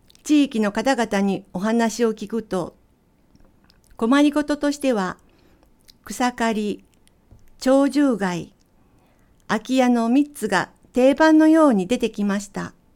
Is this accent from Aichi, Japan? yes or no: yes; Nagoya, Aichi, Japan; born there; also born or lived in Tokyo; 名古屋で生まれ、今まで東京をはじめ海外など様々な場所で生活し